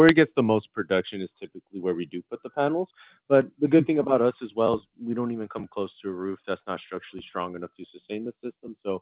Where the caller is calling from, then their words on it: Los Angeles, California, United States; Yeah, so we're located out in Los Angeles.